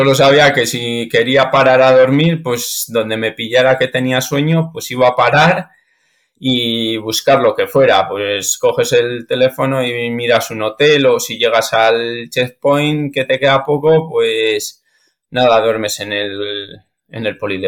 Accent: Soria, Castile and León, Spain; A mí el calor me va muy mal, que yo soy de Soria

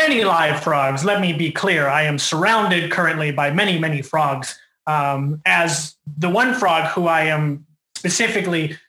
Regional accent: Bella Coola, British Columbia, Canada; I am from Bella Coola, British Columbia. I've lived there my entire life.

